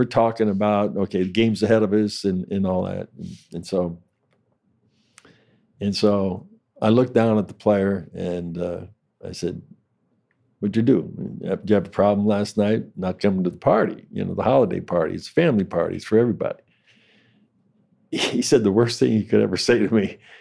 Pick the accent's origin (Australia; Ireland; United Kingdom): Ireland; I'm an Irishman, okay?